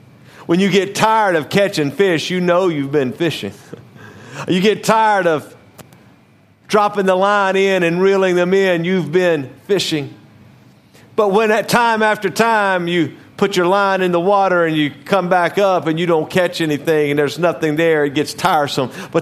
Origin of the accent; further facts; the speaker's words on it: Louisiana, United States; When I was growing up in Louisiana, we had a number of different places we would go fishing with the pastor